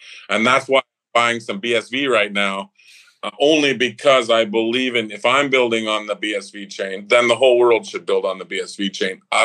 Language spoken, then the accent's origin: English; Canada; Well, I come from Canada. So in Canada, we're into resources, oil and gas, timber, real assets, farming, yeah, land, real estate.